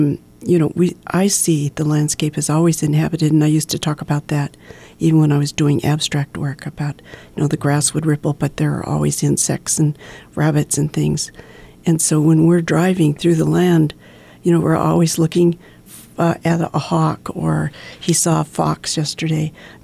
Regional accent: Montana, United States; born there; also born or lived in Texas / Seattle / Boston; And, you know, and I was born in Montana. So I visited Montana more than any other state throughout my life. And, you know, I call Montana home.

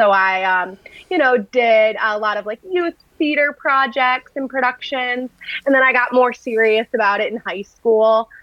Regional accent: Oxford, Michigan, United States; So I grew up in Oxford, Michigan. It's about an hour north of Detroit. That's where I grew up.

